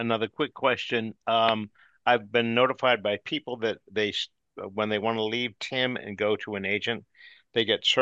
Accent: Boston, Massachusetts, United States; accent: Boston; It may be my Boston accent, sir.

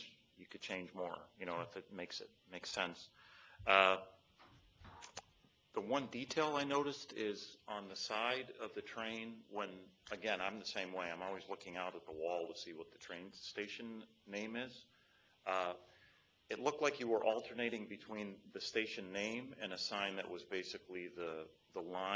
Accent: Illinois, United States; now in Washington, United States; I mean, I'm from Illinois, so everything is flat there, so we orient ourselves with those directions all the time.

